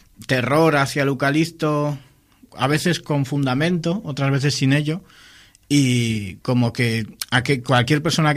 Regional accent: Laredo, Cantabria, Spain; No por ser yo laredano. O sea, no es porque lo tenga al lado de casa

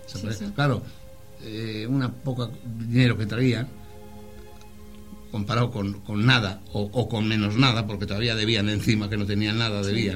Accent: Laredo, Cantabria, Spain; born there; Yo nací en La Rayusera, que será la calle más típica de Laredo.

